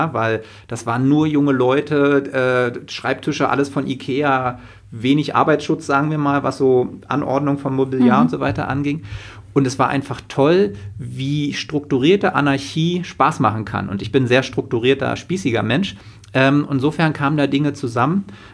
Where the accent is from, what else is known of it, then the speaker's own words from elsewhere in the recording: East Germany, Germany; ich bin in der DDR geboren, ich bin hinter Mauern und Stacheldraht aufgewachsen, ich weiß, wie es ist, und ich war 11, als die Mauer fiel